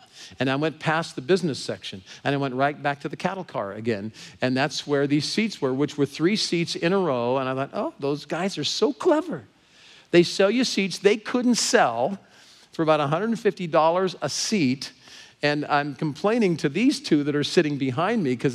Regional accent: Huntington Beach, California, United States; And they heard my accent, said, where are you from? I said, I'm from Huntington Beach.

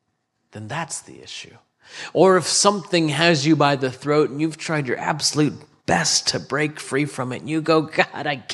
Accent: United States; You know, we as Americans, I as an American, just believe that, hey, it's my own problem.

